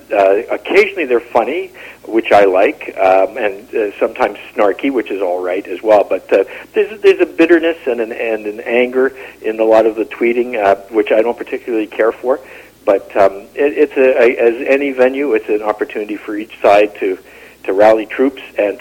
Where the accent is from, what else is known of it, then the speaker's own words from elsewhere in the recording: Canada; now in Vancouver, Canada; I'm from elsewhere. I was born in Winnipeg, grew up in Toronto and Montreal, and came to Vancouver as a young man.